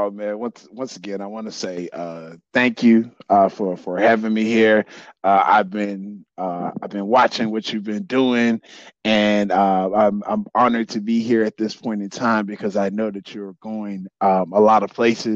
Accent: Houston, Texas, United States; I'm from Houston, Texas.

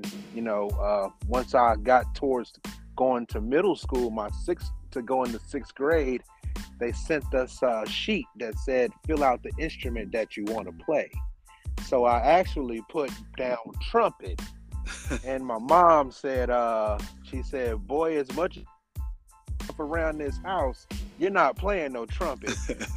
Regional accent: Reidsville, North Carolina, United States; I'm from Reidsville, North Carolina. Small town. No one will know.

